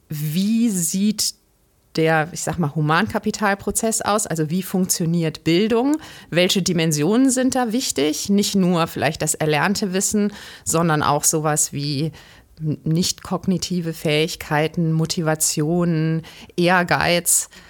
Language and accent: German; Cologne, North Rhine-Westphalia, Germany; Und ich bin ursprünglich Kölnerin tatsächlich. Das ist selten in der Wissenschaft. Ich lebe mit meiner Familie hier in Köln-Sülz